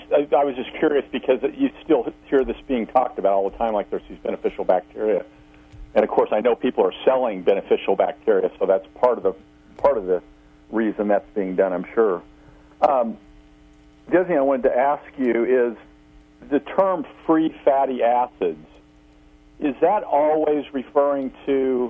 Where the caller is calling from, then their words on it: Missouri, United States; Yes, Andrew. … in Missouri.